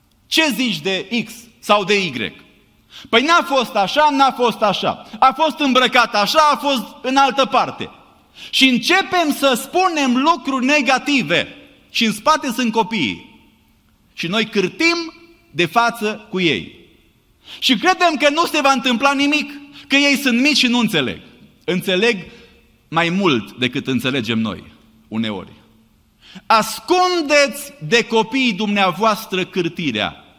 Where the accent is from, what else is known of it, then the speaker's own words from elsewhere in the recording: Romania; moved away; noi care venim din România, care am crescut la țară, poate știm cum căutam să ascundem fructele